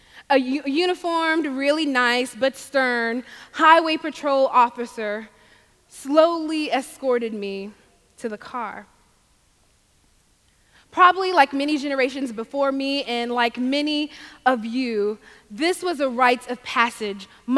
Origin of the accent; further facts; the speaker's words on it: Mississippi, United States; because growing up in Mississippi down south, the Bible and the hymn were important.